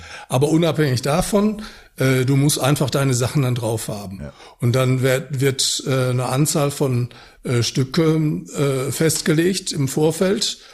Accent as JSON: {"language": "German", "town": "Mülheim", "region": "North Rhine-Westphalia", "country": "Germany", "said": "Und ich komme aus Mülheim."}